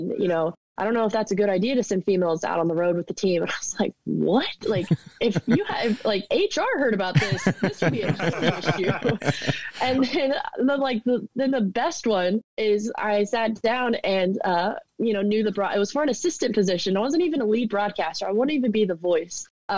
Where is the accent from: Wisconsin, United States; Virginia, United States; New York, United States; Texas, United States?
Texas, United States; But I played every sport growing up. You know, I grew up in Texas, so I played football with the boys at recess.